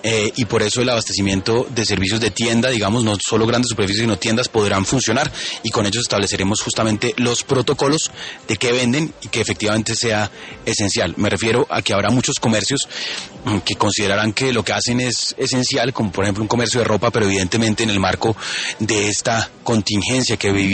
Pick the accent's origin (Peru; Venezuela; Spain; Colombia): Colombia; Bogotá; como bogotanos